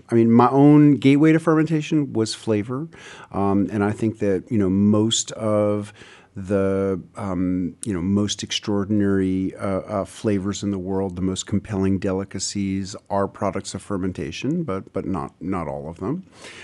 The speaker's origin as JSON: {"language": "English", "town": "New York City", "region": "New York", "country": "United States", "tie": "born or raised there", "said": "I moved from New York City, which is where I was born and raised, to rural Tennessee 25 years ago and got involved in gardening."}